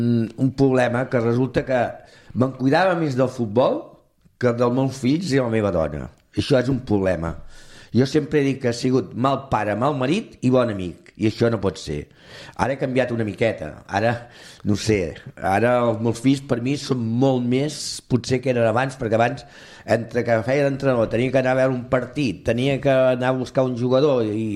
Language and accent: Catalan; Calella, Catalonia, Spain; also born or lived in Valladolid / Burgos; Vaig néixer a Valladolid, em van batejar a Burgos i els meus pares vaig tenir la sort que m'aportessin a Calella. A Calella vaig venir 3 mesos